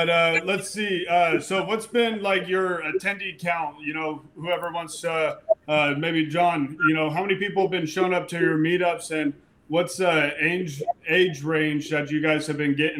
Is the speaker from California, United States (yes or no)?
yes; California, United States; especially I'm from California. So living through, during COVID under Mussolini, you know, just, it sucked. And I wanted to get out of there so bad.